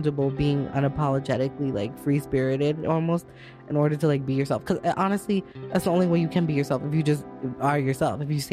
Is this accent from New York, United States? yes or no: yes; Bronx, New York, United States; also born or lived in Manhattan; I was born in Lenox Hill Hospital in Manhattan, but I grew up in the Bronx. Mm. So originally from Bronx, New York. And Castle Hill, if you know where that is.